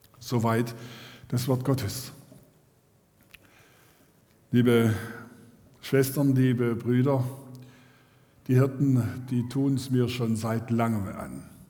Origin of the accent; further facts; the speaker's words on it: Korntal, Baden-Württemberg, Germany; Korntal ist einfach über die vielen Jahrzehnte meine Heimat geblieben und meine geistliche Heimat geblieben.